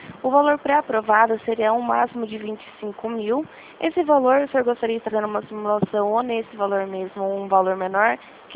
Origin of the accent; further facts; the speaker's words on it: São Paulo, Brazil; Sou de São Paulo.